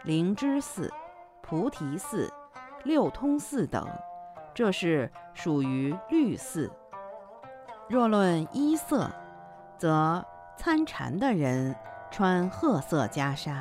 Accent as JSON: {"language": "Chinese", "town": "Hangzhou", "region": "Zhejiang", "country": "China", "tie": "born or raised there", "said": "比如在我的家乡杭州"}